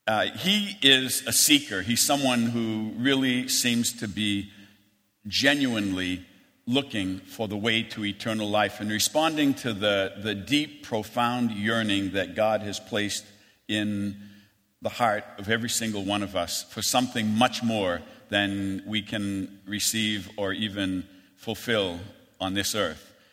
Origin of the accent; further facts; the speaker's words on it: Maine, United States; in the election of 1884, when from my home state, James G. Blaine was the Republican nominee for the presidency. He was also called the Continental Liar from the state of Maine